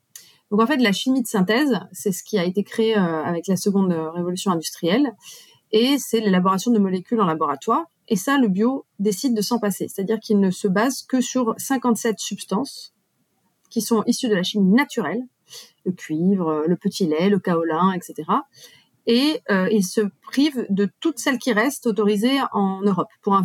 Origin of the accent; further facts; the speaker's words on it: Corsica, France; Eh bien, j'ai grandi en Corse, près de vergers plutôt beaucoup traités, dans une famille qui a été sensible tout de suite à l'argument du bio.